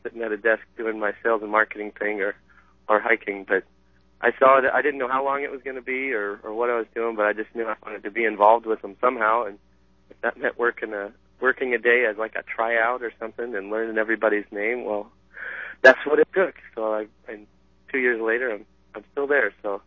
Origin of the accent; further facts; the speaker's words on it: Pennsylvania, United States; I grew up in Pennsylvania and went to college in Colorado